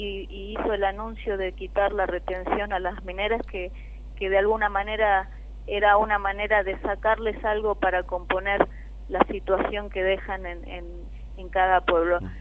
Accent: San Juan, Argentina; Sobre todo queremos decir que como sanjuaninos, como argentinos, condenamos la actitud del presidente Macri

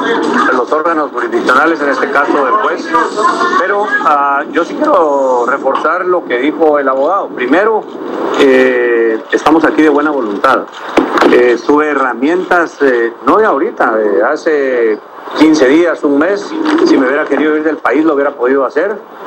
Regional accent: Guatemala; voy a enfrentar esto como es necesario hacerlo, como un guatemalteco.

